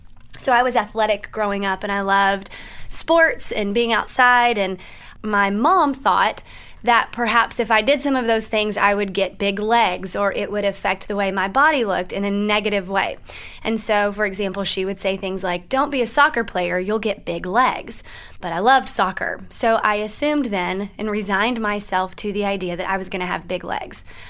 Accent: Chattanooga, Tennessee, United States; also born or lived in Cincinnati; So I'm from Chattanooga. Used to live here in Cincinnati.

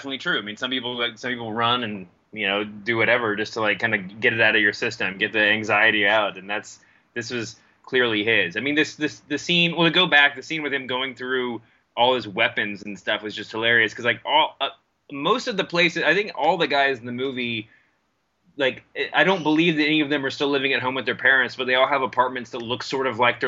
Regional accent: Louisville, Kentucky, United States; I grew up in Louisville watching, Jerry Lawler and the Jarrett's Memphis territory

